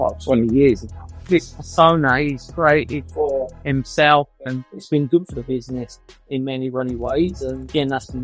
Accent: South East England, United Kingdom; I was a boy from Surrey, young boy, 15-year-old schoolboy, just been kicked out.

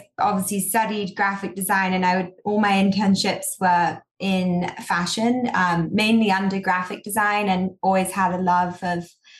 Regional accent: London, United Kingdom; moved away as an adult; now in New York, United States; I'm originally from London.

